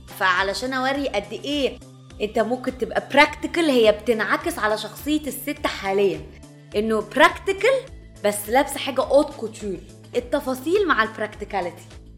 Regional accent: Egypt; born there; يعني انا هنا وشايفه ومولوده في البلد وحاسه بالشوارع والتاريخ والمتاحف، فهتطلع مني اكيد كمصريه او كاي حد مصري زيي

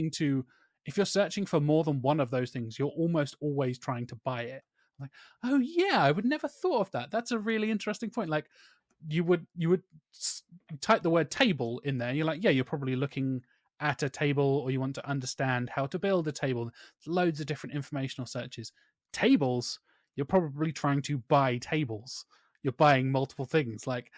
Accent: United Kingdom; I am very British.

